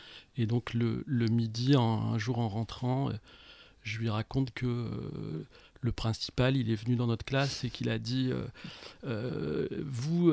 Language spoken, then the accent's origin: French; Arras, Hauts-de-France, France; moved away as an adult; je suis né à Arras, rue de la République, derrière la gare. Il y a 54 ans, un petit peu plus.